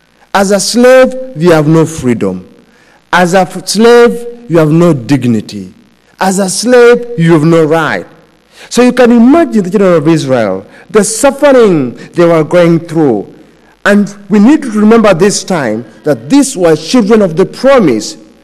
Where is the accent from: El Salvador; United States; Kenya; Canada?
Kenya; now in England; And also in Kenya, we know more about the English Premier League than our local league.